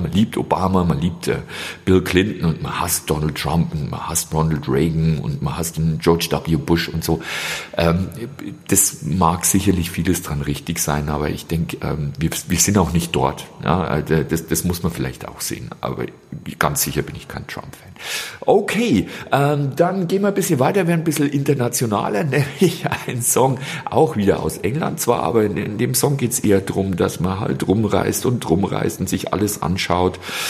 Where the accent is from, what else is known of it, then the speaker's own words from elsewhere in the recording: Germany; ich komme aus Deutschland